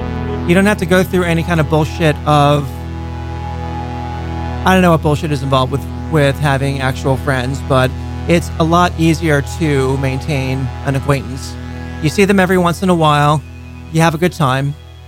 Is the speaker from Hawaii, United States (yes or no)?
no; Long Island, New York, United States; now in New York City, United States; So I'm from Long Island originally. And when I first moved to New York City, I didn't know a single person.